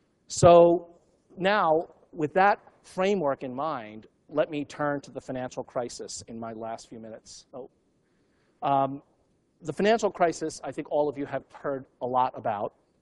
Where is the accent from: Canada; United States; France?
United States; New York City, New York; When I was 6 years old, growing up in New York City, superhero of the day was Superman.